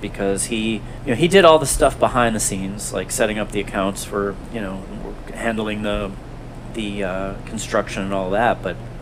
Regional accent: Minnesota, United States; I'm like, I'm from Minnesota. This is nothing.

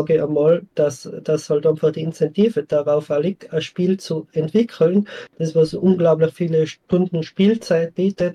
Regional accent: Schwaz, Tyrol, Austria; ich bin in Tirol aufgewachsen, in Schwarz. In Schwarz ist ist hauptsächlich dadurch bekannt, dass es die größte mittelalterliche Silbermine war, bis zur Entdeckung von Amerika.

